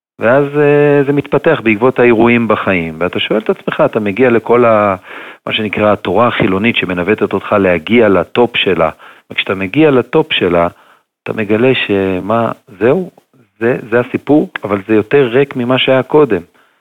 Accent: Beersheba, Southern District, Israel; לא, מהסיבה הפשוטה, כי אנחנו גדלנו בבתים מסורתיים, הייתה הנהגה כזו מסורתית בבאר שבע

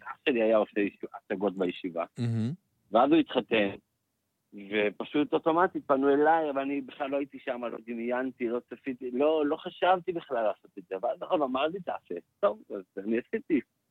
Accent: Jerusalem, Jerusalem District, Israel; בו גדלתי בשכונת גאולה, בחיידר וברסי ובגאולה.

